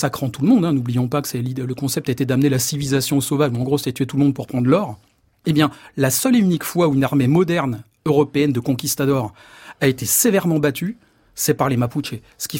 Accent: Paris, Île-de-France, France; born there; Je suis né à Paris, mais le village d'origine de mon père se situe juste à côté.

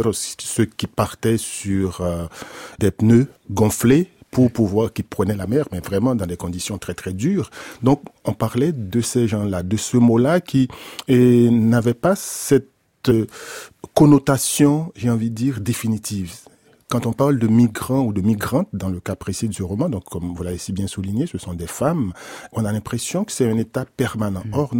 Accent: Port-au-Prince, Ouest, Haiti; dans mon enfance, par exemple, à Port-au-Prince, je vivais dans un quartier au sommet d'une colline d'où je voyais toujours la mer au loin.

